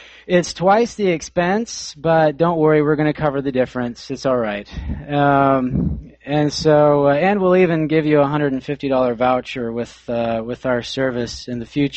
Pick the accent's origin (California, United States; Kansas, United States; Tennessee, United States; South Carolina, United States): Kansas, United States; Haysville; We were coming up from Oklahoma yesterday on the turnpike, and I grew up in Hayesville, and we were getting close.